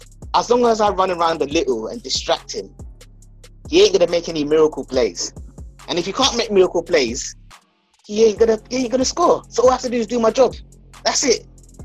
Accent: London, United Kingdom; I'm from London.

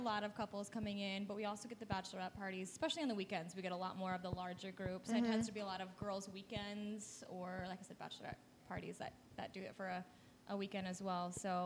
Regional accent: Coloma, Michigan, United States; now in St. Joseph, United States; I am 27, and I grew up in Coloma, as Melanie said. I live here in St. Joe now.

